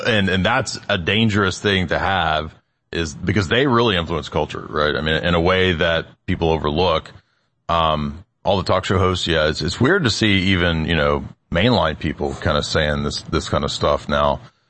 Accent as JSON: {"language": "English", "region": "Scotland", "country": "United Kingdom", "said": "They talk about Scottish people, myself, I'm Scottish, who have this sort of crazy self-will."}